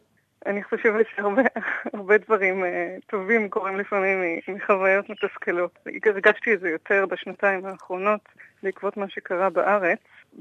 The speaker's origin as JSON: {"language": "Hebrew", "town": "Kfar Saba", "region": "Central District", "country": "Israel", "moved": "as an adult", "lives_now": "Australia", "said": "בעלי מקיבוץ עין שמר, ואני מכפר סבא."}